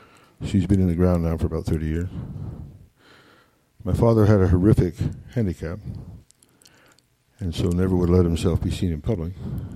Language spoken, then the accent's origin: English; Star Valley, Wyoming, United States; I was raised in Star Valley, Wyoming. When you still couldn't get out of the valley in the winter because it was snowed in.